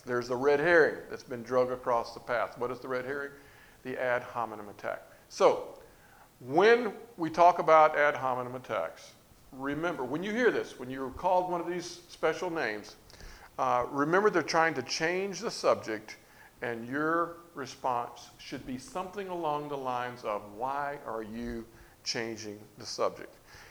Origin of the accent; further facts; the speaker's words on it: United States; That's genetically, I was raised in the United States.